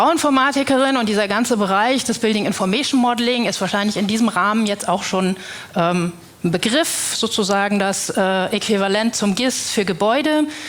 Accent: Dresden, Saxony, Germany; Ich komme auch aus Dresden wie der Vorredner, bin an der HTW Dresden

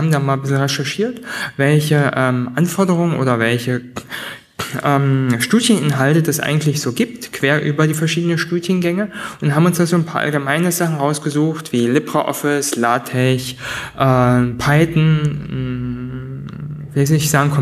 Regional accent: Dresden, Saxony, Germany; Also, ich komme aus Dresden

